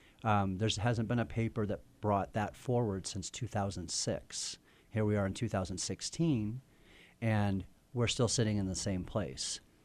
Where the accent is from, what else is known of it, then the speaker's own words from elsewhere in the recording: Park City, Utah, United States; come to beautiful Park City, my hometown, and that's why it's here.